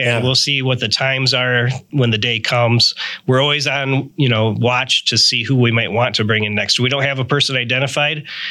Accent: Flint, Michigan, United States; So I'm from Flint, Michigan

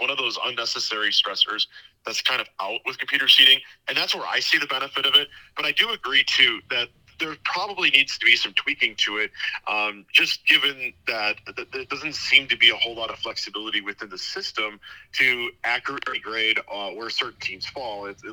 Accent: Cadott, Wisconsin, United States; I am going to just quickly shout out my hometown of Cadott.

